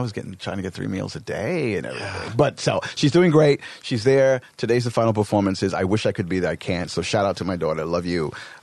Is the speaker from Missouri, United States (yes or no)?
no; New York, United States; We met, even though we're both from New York, we met in Los Angeles.